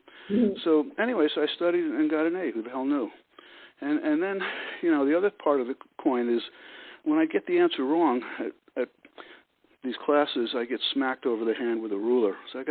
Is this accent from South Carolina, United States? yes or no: no; Brooklyn, New York, United States; So I grew up in Brooklyn, and my parents were Jewish, and they were European Jews who barely survived World War II.